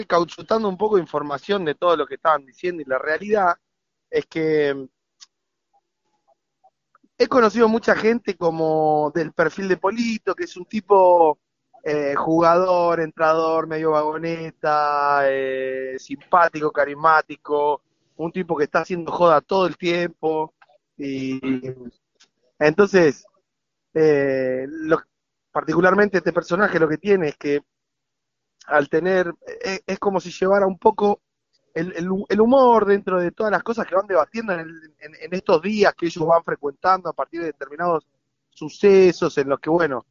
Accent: Quilmes, Buenos Aires Province, Argentina; Yo particularmente soy el conurbano bonaerense, digamos. Yo soy de Quilmes.

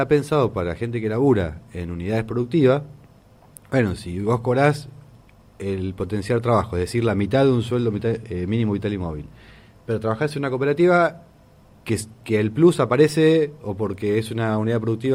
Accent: Argentina; como la Argentina es un país, digamos, tan explosivo desde el punto de vista de la situación política, a veces, como quieren vender, como que somos un país muy europeo, qué sé yo, somos muy tano, digamos, ¿no?

